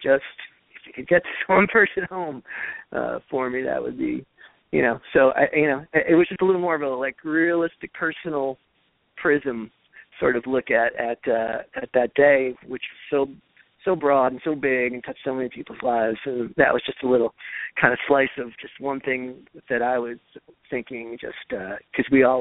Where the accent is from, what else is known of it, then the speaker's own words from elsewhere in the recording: New York, United States; my brother and I grew up in Westchester County and went to high school in Nerschelle.